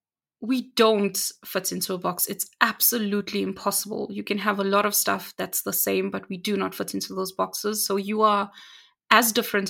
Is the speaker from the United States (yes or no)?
no; South Africa; especially if you're from South Africa. Do not eat the frog. That's where I'm from.